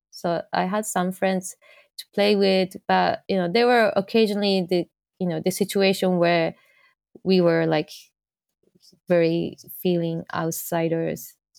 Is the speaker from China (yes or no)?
no; Hadano, Kanagawa, Japan; City called Hadano in Kanagawa Prefecture. So it's not that big city, so, and it's about 1 hour and a half from like Tokyo. And when I was a kid, there was really nothing, like, you know, all the country yards and forests